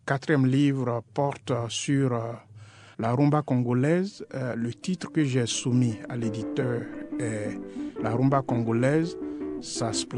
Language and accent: French; Côte d’Ivoire; la réconciliation en Côte d'Ivoire, mon pays d'origine.